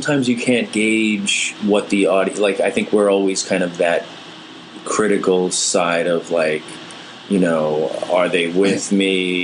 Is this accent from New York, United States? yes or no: yes; Queens, New York, United States; I grew up in Queens